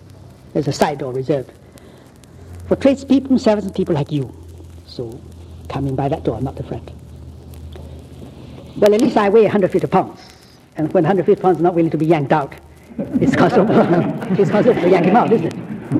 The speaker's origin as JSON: {"language": "English", "region": "Shanghai", "country": "China", "tie": "born or raised there", "said": "And right there in my hometown, Shanghai, more than once, I've had occasion to go to a Western hotel."}